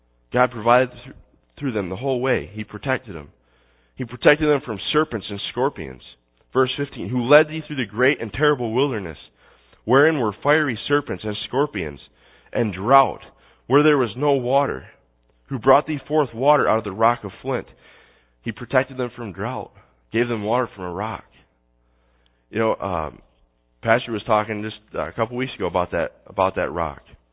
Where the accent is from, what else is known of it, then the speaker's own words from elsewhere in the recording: New York, United States; also born or lived in Scranton, Pennsylvania; I grew up in New York, and we spent 6 years. We moved down to Scranton, Pennsylvania, and moved from the country to kind of the city.